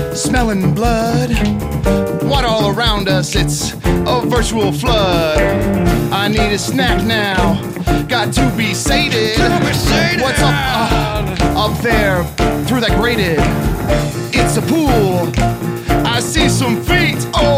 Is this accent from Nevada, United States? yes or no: yes; Las Vegas, Nevada, United States; also born or lived in Illinois; When I was living in Las Vegas, I grew up in, so I was born in Illinois, moved to Las Vegas as a child